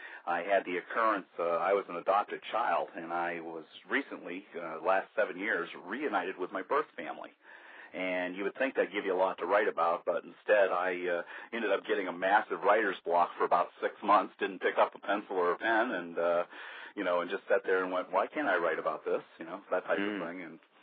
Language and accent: English; Caribou, Maine, United States; now in Candia, United States; I started writing at an early age, and I grew up in Caribou, Maine, originally. So I am a definite New Englander, now living here in Candy, New Hampshire, which is just a little ways outside of Manchester.